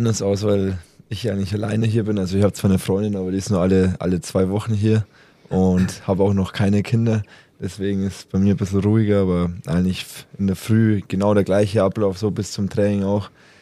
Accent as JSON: {"language": "German", "region": "Bavaria", "country": "Germany", "said": "Ich komme auch aus Bayern."}